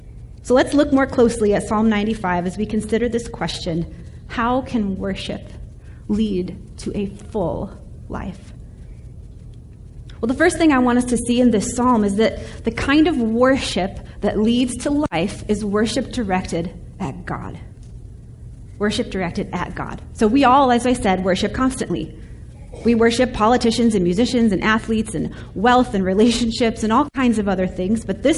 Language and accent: English; Chicago, Illinois, United States; I grew up in Chicago when the Bulls were winning championship after championship, and all of our eyes were constantly glued to the television